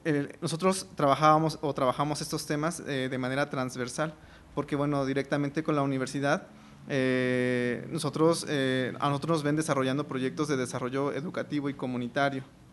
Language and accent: Spanish; Cuetzalan, Puebla, Mexico; yo soy de Cuetzalan y mi primer acercamiento con las masculinidades también ha sido a través del feminismo